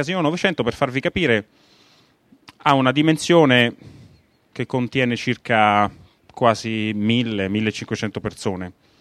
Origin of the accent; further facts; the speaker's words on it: Rome, Lazio, Italy; ringrazio l'EURAC che ci dà questa possibilità, a un romano doc verace che però cerca di lavorare anche con realtà di tutta l'Italia